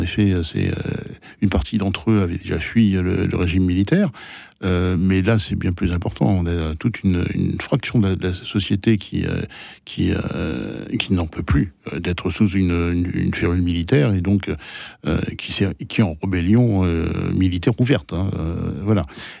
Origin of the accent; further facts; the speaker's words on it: France; en tant que Français, on n'a pas notre position, nous, dans des conflits ethniques.